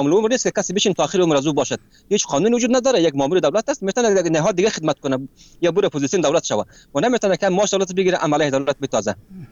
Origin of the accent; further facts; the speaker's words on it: Afghanistan; ما به عنوان یک افغان